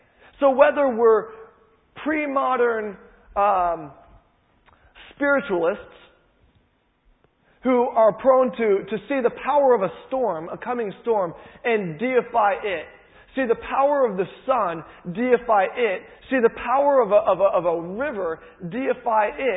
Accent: Midwest, United States; I'm from the Midwest in the U.S., and we have these massive storms that barrel through, and they're awesome.

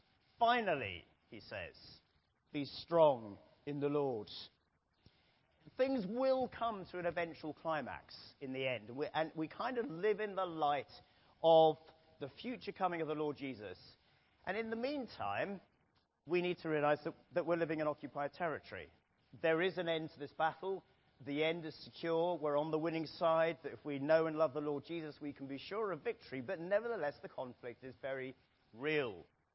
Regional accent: Jersey; I've made a few mentions of the fact that I come from Jersey

